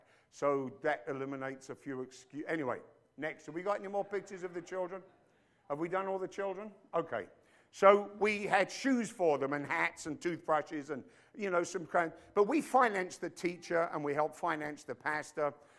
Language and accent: English; New York, United States; I said, we're from New York, so we're calling the truck Vinny.